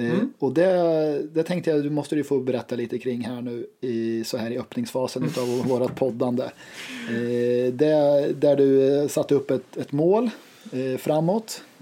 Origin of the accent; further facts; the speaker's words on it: Hällefors, Örebro County, Sweden; född och uppvuxen här i Hällefors kommun, också 33, fyller 34 i år då